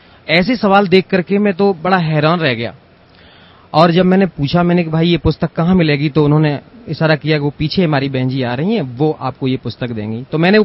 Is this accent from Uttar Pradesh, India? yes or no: yes; Jhindua, Uttar Pradesh, India; मैं ग्राम झिंदुआ, तहसील बर्थना, जिला इटावा, उत्तर प्रदेश का रहने वाला हूँ।